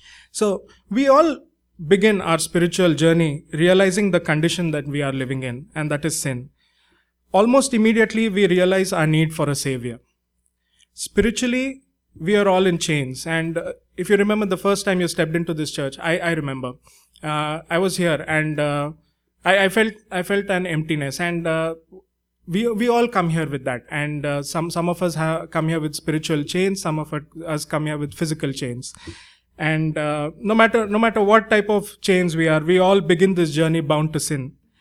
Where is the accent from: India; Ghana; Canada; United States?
India; Okay, so growing up in India, I was often asked